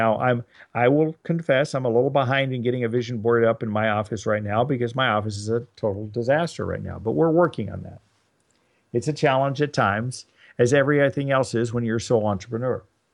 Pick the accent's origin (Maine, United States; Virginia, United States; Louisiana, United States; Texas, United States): Texas, United States; Dallas; Dallas has always been my home. I've been born and raised in Dallas. So Dallas has always been home. Family's always been here.